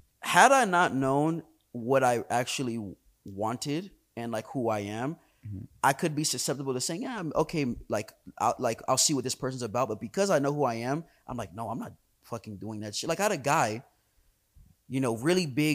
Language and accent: English; Florida, United States; I'm from Broward.